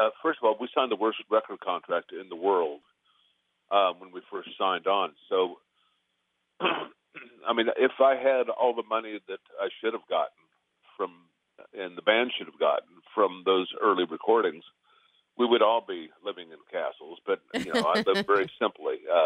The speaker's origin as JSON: {"language": "English", "region": "Midwest", "country": "United States", "said": "we're all from the Midwest, and so is Ronnie."}